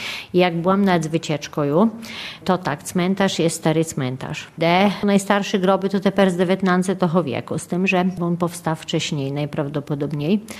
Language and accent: Ukrainian; Szastały, Podlaskie Voivodeship, Poland; Я сама походжу з Шастал, а моя мама зі Стріков